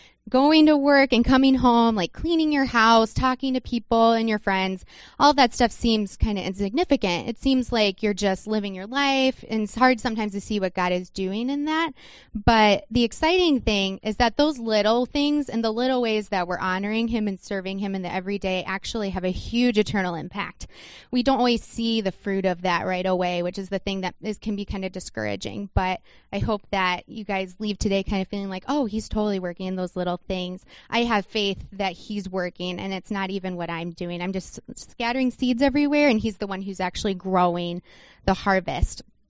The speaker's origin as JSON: {"language": "English", "town": "Orlando", "region": "Florida", "country": "United States", "tie": "born or raised there", "said": "or I grew up in Orlando where we have Disney World."}